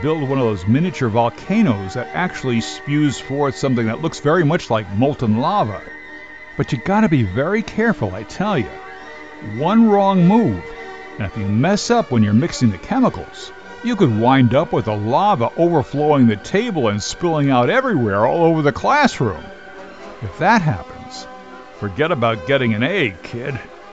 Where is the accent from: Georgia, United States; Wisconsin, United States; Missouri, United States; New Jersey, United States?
New Jersey, United States; Of course, where I grew up in New Jersey, if you ever wanted to smell rotten eggs, all you had to do was take a trip out to Newark Bay, you know, down by Jersey City and Bayonne.